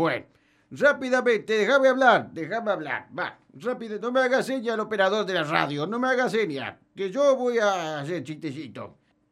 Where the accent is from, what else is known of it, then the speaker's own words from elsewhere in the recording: Argentina; Hola a todos, ¿cómo les va? Espero que estén bien, felices como yo, argentino.